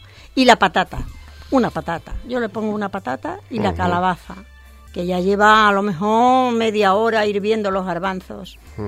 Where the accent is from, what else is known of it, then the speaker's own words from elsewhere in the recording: Andalusia, Spain; Porque, hijo, yo soy andaluza.